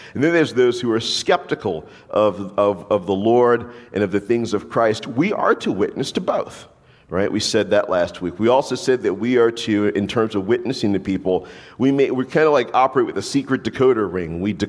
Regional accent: New Orleans, Louisiana, United States; Where I'm from the South, of course. I'm from Louisiana, more particularly New Orleans.

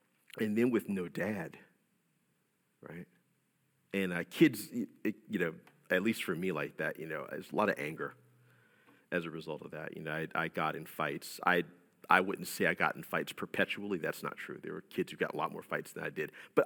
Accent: New Orleans, Louisiana, United States; When I was a kid, I grew up in New Orleans. A lot of you know that.

